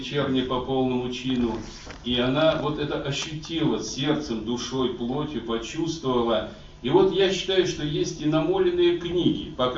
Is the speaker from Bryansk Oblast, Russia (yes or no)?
yes; Bryansk, Bryansk Oblast, Russia; ну, они из Москвы, я то из Брянска